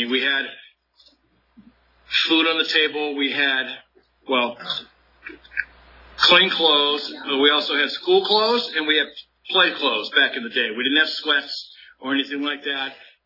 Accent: South San Francisco, California, United States; You know, I grew up in San Francisco, South San Francisco, actually. Both my parents are from San Francisco, born and raised.

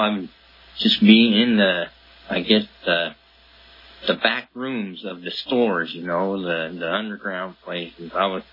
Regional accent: Tulare, California, United States; I am from Tulare, the valley here. I started school in Goshen, graduated Union, went to college in Porterville.

